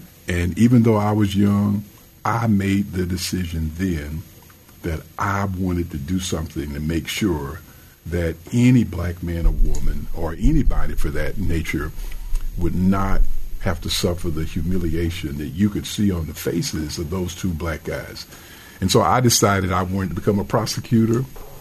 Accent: Midville, Georgia, United States; I grew up in South Georgia in a little place called Midville

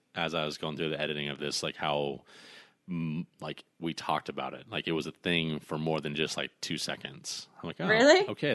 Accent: Washington, United States; Yeah. Well, I mean, I'm from Washington State, and so we speak regular people talk over there.

